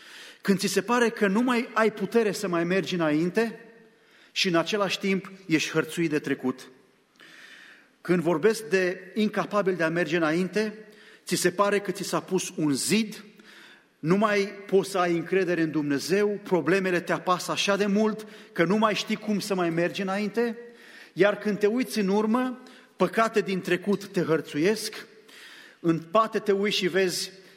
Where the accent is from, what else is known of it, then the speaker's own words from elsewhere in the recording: Bucharest, Romania; Mi-aduc aminte că lângă biserica unde mergeam când eram copil, în București, în Ferentari